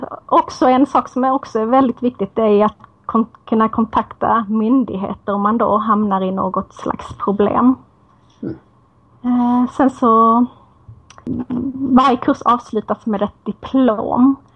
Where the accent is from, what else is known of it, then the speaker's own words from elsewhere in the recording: Lund, Skåne, Sweden; first language Swedish; Jag är född och uppvuxen i Lund, Sverige. Så det är ju mitt modersmål.